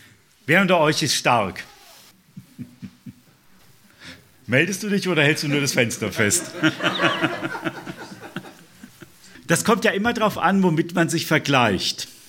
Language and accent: German; North Rhine-Westphalia, Germany; Also ich komme aus dem Siegerland ja ursprünglich